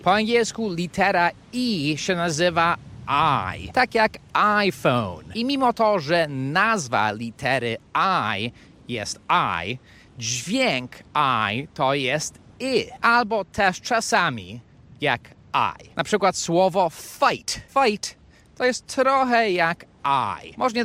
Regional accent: United States; Polish is a second language; bo jestem Amerykaninem.

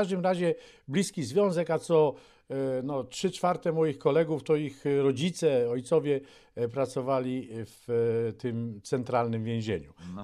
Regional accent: Sztum, Pomeranian Voivodeship, Poland; Oczywiście ja ze Sztumu od urodzenia codziennie widziałem więzienie, kiedyś nazywane centralnym więzieniem.

